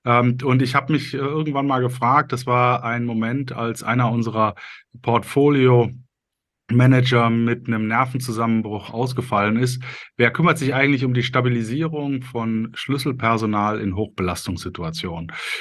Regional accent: Cologne, North Rhine-Westphalia, Germany; ich habe das Buch veröffentlicht als Kölsche Jung

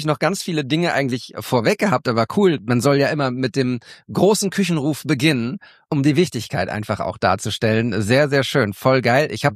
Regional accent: Münster, North Rhine-Westphalia, Germany; born there; Ich bin ja ein gebürtiger Münsteraner

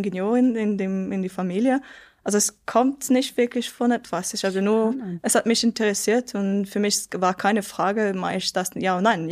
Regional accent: Yverdon, Vaud, Switzerland; also born or lived in Lausanne / Winterthur / Cambridge, United Kingdom; ich bin in Lausanne geboren, war 14 Jahre in Yverdon, dann 10 Jahre etwa so in Lausanne. Dann war ich in 2 Jahren in Winterthur, in Zedahave für mein Studium. Dann war ich für 4 Jahre in der UK, so Cambridge

